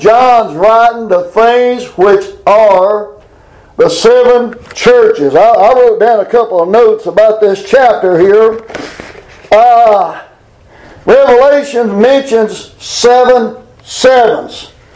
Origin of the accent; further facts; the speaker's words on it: United States; born there; thank God, I'm glad I was born in America.